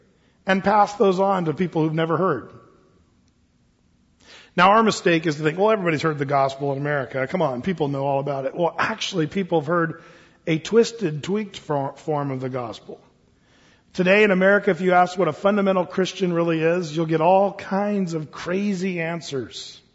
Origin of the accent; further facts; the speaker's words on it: Oregon, United States; You know, when I grew up in Southern Oregon, I was a part of a church down there